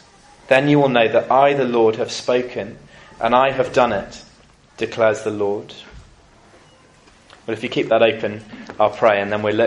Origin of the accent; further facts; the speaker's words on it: South West England, United Kingdom; As I said, I grew up in Cornwall as well.